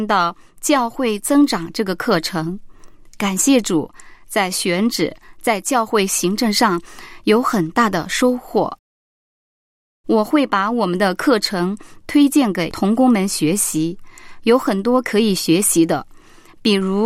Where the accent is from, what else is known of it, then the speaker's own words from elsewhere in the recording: Beijing, China; 大家好，我是北京的